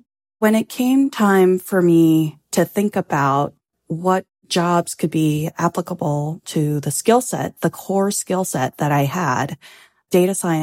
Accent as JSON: {"language": "English", "town": "Los Angeles", "region": "California", "country": "United States", "tie": "born or raised there", "said": "I grew up in Los Angeles, going to the beach, and I was just fascinated by the oceans"}